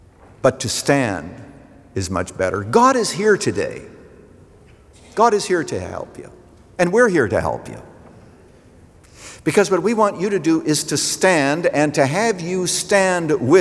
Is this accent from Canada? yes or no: yes; Canada; when I was growing up in Canada